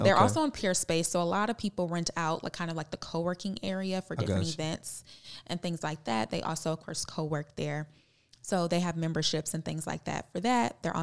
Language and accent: English; Detroit, Michigan, United States; I'm from Detroit. And so I saw family members who worked for the plants, the car plants for years and years and years.